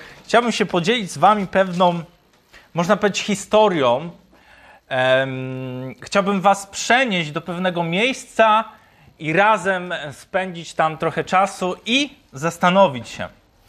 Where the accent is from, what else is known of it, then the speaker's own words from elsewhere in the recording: Toruń, Kuyavian-Pomeranian Voivodeship, Poland; ja pochodzę z Torunia, od urodzenia chodziłem do kościoła katolickiego przez prawie 18 lat